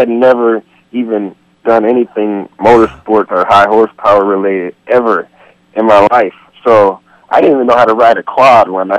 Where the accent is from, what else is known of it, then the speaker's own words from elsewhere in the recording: Ohio, United States; moved away as an adult; now in Florida, United States; I moved from Ohio when I was 19 to Florida, and I always had a love for cars and trucks.